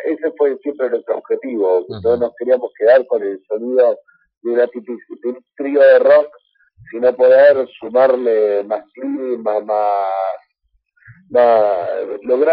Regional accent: Buenos Aires, Argentina; nosotros somos de Capital

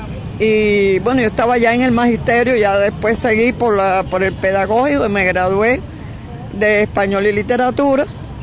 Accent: Santa Clara, Villa Clara, Cuba; now in Havana, Cuba; Luego regresé a Villa Clara, a Santa Clara, que es de donde yo soy, y allí continué mi labor

